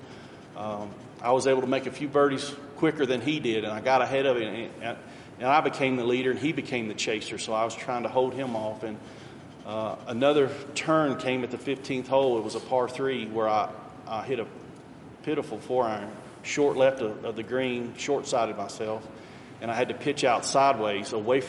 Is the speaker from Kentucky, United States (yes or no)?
yes; Kentucky, United States; Well, growing up in Kentucky, you know, we don't really have NFL.